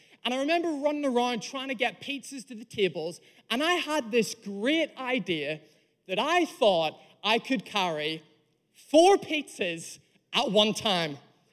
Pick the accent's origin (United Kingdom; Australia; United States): United Kingdom; Northern Ireland; also born or lived in England; now in Wales; I'm originally Irish, born in Northern Ireland, moved to England, work in England. Now I live in Wales. So I'm an Irishman who works in England, who lives in Wales, married to a South African wife